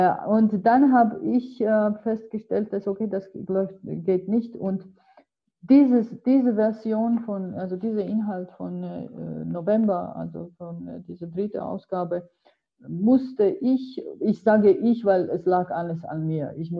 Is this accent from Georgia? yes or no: yes; Tbilisi, Georgia; German is a second language; now in Germany; ich komme selber aus Tiflis.